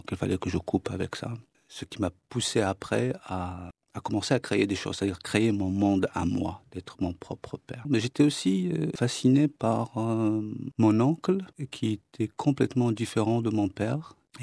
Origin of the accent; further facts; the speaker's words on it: Tangier, Tanger-Tetouan-Al Hoceima, Morocco; Je suis né à Tanger, dans un quartier qui s'appelle Kassabarata.